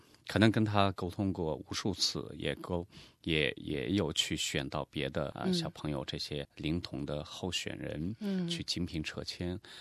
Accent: Yushu, Qinghai, China; 大家好，我是来自于青海玉树的一位出家人，

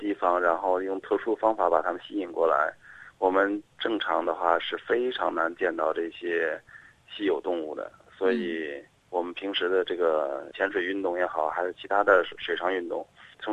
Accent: China; now in Australia; 然后可以更多的去体会澳大利亚和中国，我因为我们是中国来的嘛

